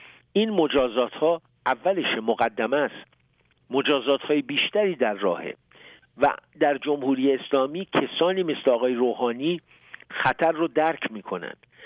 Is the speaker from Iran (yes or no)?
yes; Iran; به عنوان یک ایرانی آرزو میکنم این اتفاق نیفته.